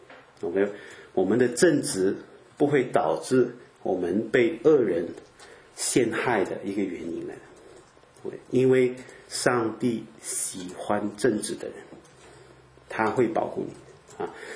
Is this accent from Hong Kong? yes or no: no; Malaysia; also born or lived in Canada; 我以前在加拿大的时候，我在说马来西亚人呢，我们中文都不好啊。